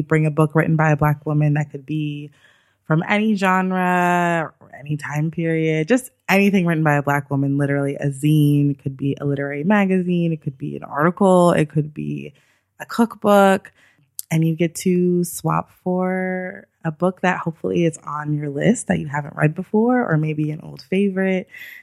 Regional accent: Los Angeles, California, United States; also born or lived in New York; So I got introduced to the library because I used to live in New York. I'm from Los Angeles, but I went to New York for grad school.

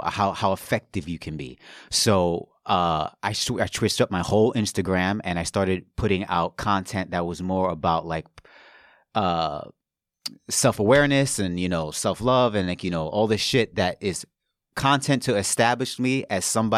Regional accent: Brooklyn, New York, United States; That's just one story of hooker that I've right. had growing up in Brooklyn.

